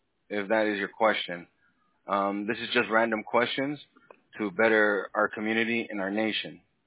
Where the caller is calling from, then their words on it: Florida, United States; We're calling from Florida.